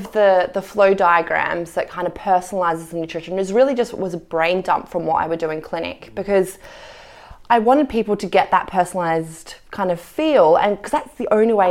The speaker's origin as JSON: {"language": "English", "country": "Australia", "said": "I'm Australian."}